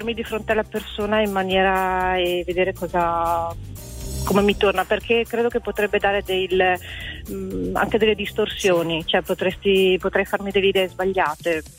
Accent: Verona, Veneto, Italy

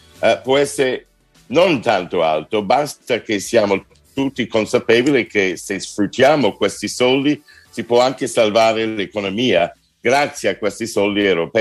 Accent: United States; tu sai che io sono americano

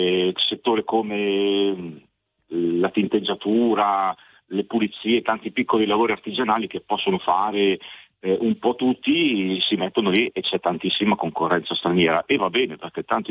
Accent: Lombardy, Italy; Della provincia di Cremona, un piccolo paesino

